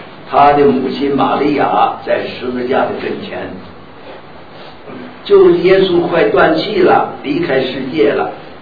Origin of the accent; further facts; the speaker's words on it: China; 我们中国人呢，古时候人呢都讲到孝道